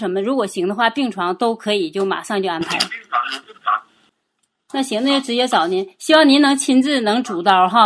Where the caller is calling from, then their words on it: Shenyang, Liaoning, China; 我是沈阳的，